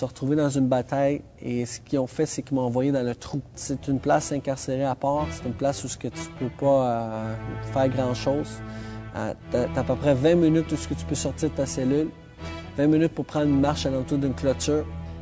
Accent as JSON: {"language": "French", "region": "Ontario", "country": "Canada", "moved": "as an adult", "lives_now": "Longueuil, Canada", "said": "Moi, je viens de l'Ontario. Il y a à peu près 5 ans, je suis arrivé ici à Longueuil."}